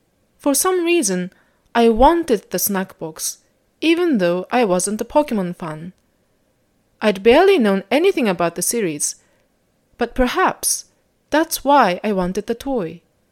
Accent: Japan; English is a second language; moved away as an adult; now in Ottawa, Canada; It's been 7 years since I came to Ottawa, and even though I visit my hometown in Japan once a year, once every 2 years, I always go there in summer.

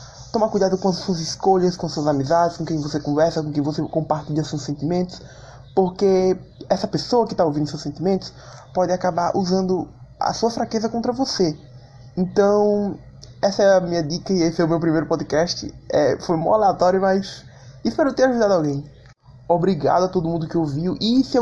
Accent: Natal, Rio Grande do Norte, Brazil; Sou do Natal, Rio Grande do Norte. Acabei de fazer 18 anos.

